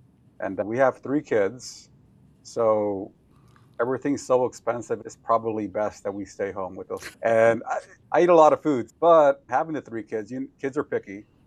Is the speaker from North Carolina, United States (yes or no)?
no; Sanger, California, United States; First, I'm born and raised in the Central Valley, born and raised in Sanger. I actually was born in Sanger Hospital back when these smaller rural towns had hospitals.